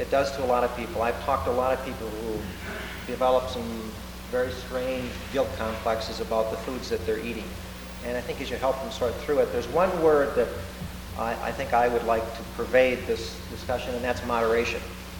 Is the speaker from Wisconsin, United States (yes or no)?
yes; Wisconsin, United States; I come from Wisconsin, which is a dairy state, so I can use that as an excuse.